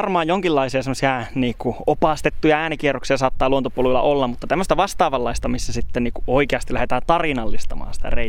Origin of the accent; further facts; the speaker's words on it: Rovaniemi, Lapland, Finland; vaikka mä oon rovaniemeläinen